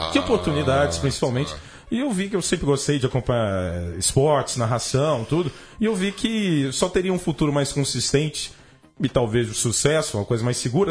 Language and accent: Portuguese; Divinópolis, Minas Gerais, Brazil; born there; also born or lived in Belo Horizonte; Eu sou mineiro, nasci em Divinópolis.